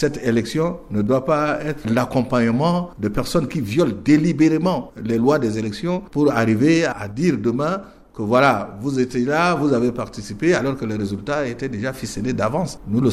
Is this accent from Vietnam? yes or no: no; Central African Republic; Ben, je suis centrafricain, je suis un responsable politique, je suis un citoyen et nous sommes des centrafricains, nous parlons la même langue de Sango